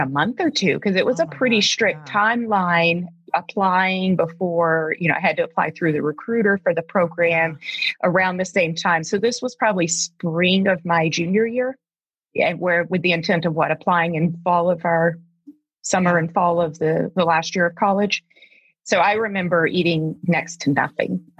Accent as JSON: {"language": "English", "region": "Deep South", "country": "United States", "tie": "born or raised there", "lives_now": "Alaska, United States", "said": "I grew up in the Deep South, so I grew up where food was love and comfort and family."}